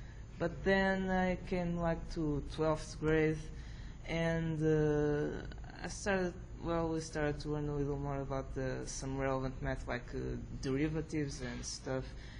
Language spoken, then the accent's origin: English; Portugal; I'm from Portugal, actually same university as him.